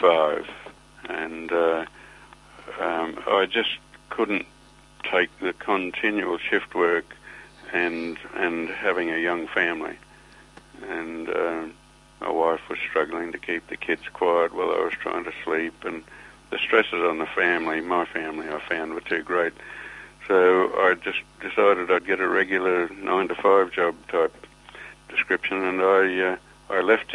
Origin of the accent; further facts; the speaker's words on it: Brisbane, Queensland, Australia; I changed departments to get a transfer back to Brisbane, my hometown.